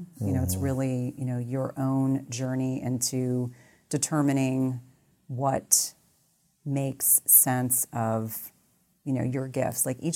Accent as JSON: {"language": "English", "region": "New Jersey", "country": "United States", "tie": "born or raised there", "said": "I'm a little bit. I mean, I grew up in New Jersey."}